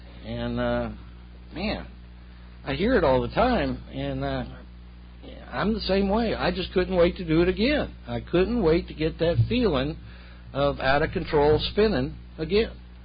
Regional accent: Atlanta, Georgia, United States; born there; also born or lived in New Mexico, United States / Japan; We moved all over the world. I was born in Atlanta, and then we went to New Mexico, and then we went to Japan.

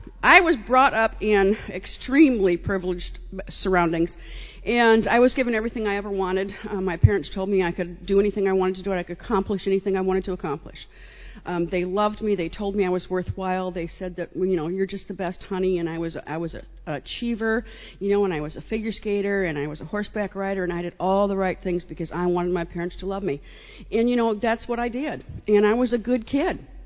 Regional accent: Minnesota, United States; I'm from Minnesota. We say hi a lot.

